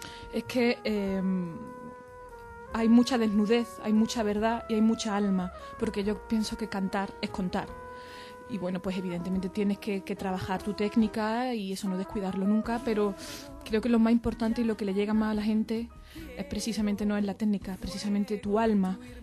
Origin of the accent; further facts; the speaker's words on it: Andalusia, Spain; como andaluza, evidentemente tengo muy estoy muy impregnada de la saeta, de la Semana Santa